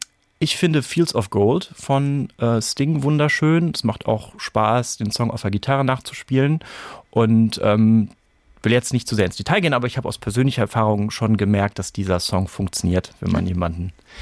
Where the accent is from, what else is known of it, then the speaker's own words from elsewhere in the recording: Germany; born there; Also ich wurde in Deutschland geboren, meine Eltern sind aber Spätaussiedler und deshalb bin ich mit der polnischen Variante des Liedes groß geworden.